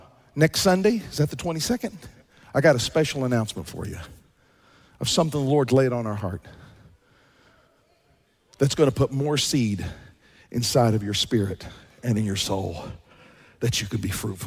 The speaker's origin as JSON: {"language": "English", "town": "Garden City", "region": "Kansas", "country": "United States", "tie": "born or raised there", "said": "I was raised in Kansas. Seriously, Kansas. Garden City, Kansas. Flat."}